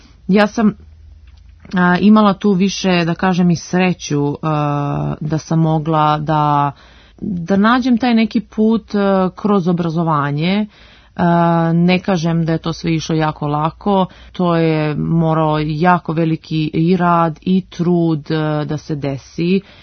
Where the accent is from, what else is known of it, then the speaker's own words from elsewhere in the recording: Valjevo, Šumadija and Western Serbia, Serbia; Odakle sam ja krenula, što bi ja to rekla, iz minus faze. To je iz Valjeva, iz jedne, da kažem, siromašne porodice